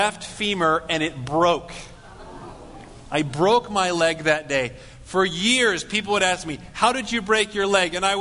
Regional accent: Paradise, California, United States; when I was 8 years old, growing up in Paradise, California, my family decided to go roller skating.

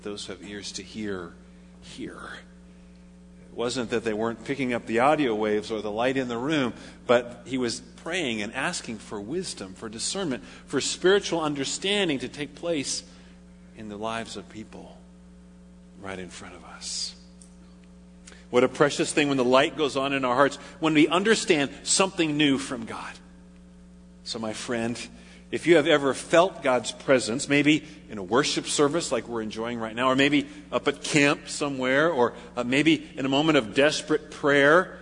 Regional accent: Paradise, California, United States; I mentioned before that I grew up in Paradise, about 100 miles north of here, a little town.

